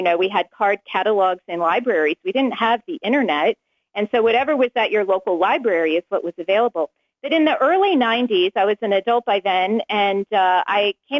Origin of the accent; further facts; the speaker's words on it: Oregon, United States; I grew up in Oregon, so I had the beautiful, really, privilege of going to church camp on the unspoiled, beautiful Oregon coast